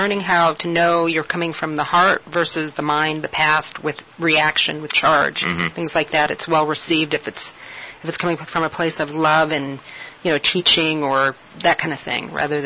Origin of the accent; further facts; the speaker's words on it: Boulder, Colorado, United States; I'm from Boulder, and Boulder benchmarks a lot of projects.